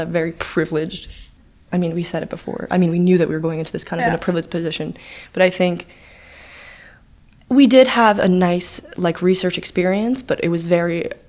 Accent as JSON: {"language": "English", "country": "United States", "tie": "born or raised there", "said": "Because I'm Greek-American and I grew up in America."}